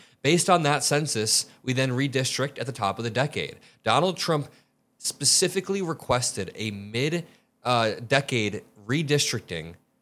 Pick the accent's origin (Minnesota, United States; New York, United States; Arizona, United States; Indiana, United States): Indiana, United States; Indiana is my home state, and I am so incredibly proud.